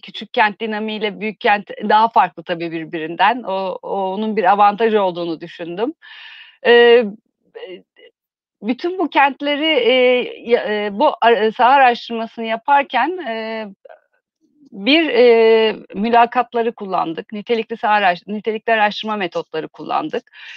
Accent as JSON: {"language": "Turkish", "region": "Istanbul", "country": "Turkey", "tie": "born or raised there", "said": "Evet, ben İstanbul'da doğdum, büyüdüm. Ama hayatımın bir bölümünde babamın işi dolayısıyla da bir küçük kent deneyimi de yaşadım."}